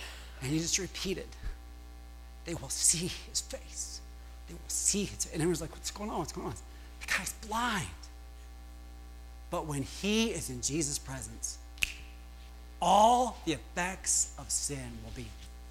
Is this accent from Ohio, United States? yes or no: yes; Toledo, Ohio, United States; My pastor growing up in Toledo, Ohio, was blind at the end of his life.